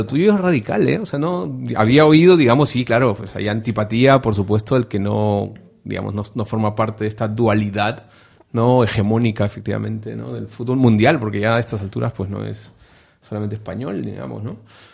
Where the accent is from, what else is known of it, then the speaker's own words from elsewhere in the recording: Peru; Porque aquí somos un peruano, el que habla, digamos, ¿no?